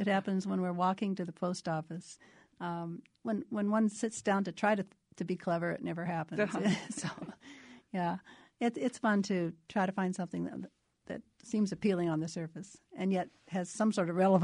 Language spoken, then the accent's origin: English; Iowa, United States; So I grew up in the Iowa band system, and that's how I got my start.